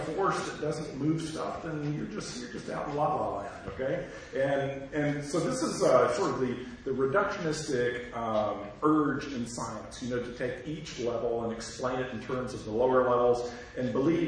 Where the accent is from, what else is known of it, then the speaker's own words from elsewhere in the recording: the South, United States; accent: Southern; I'm a Southerner. Some of you can probably hear from my accent. I grew up in the South during the Jim Crow era in the 50s and 60s.